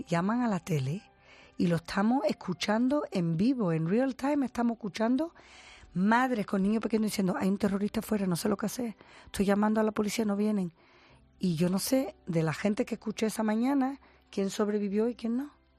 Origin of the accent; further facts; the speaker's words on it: Gibraltar; accent: Andalusian; De andaluz. Yo soy de Gibraltar. Me crié en Gibraltar. Y de ahí vengo y por eso hablo español.